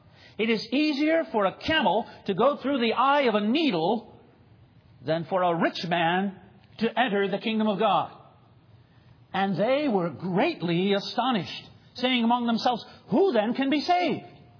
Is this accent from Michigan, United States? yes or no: no; Baltimore, Maryland, United States; when I grew up in Northeast Baltimore, it was a little street called Powell Avenue, and our address was 4610.